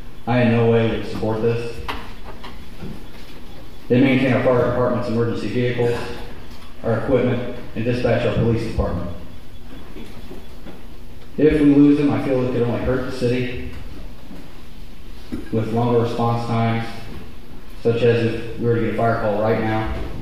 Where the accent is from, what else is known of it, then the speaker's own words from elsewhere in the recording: Hillsboro, United States; I decided to run because I was raised in Hillsboro. In the 1990s, I graduated from Hillsboro High School.